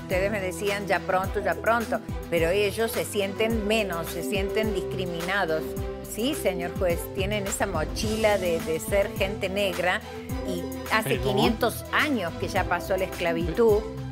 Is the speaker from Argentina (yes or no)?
yes; Argentina; also born or lived in Miami, United States; now in Las Vegas, United States; Soy argentina, pero viví en Miami y ahora vivo en Las Vegas.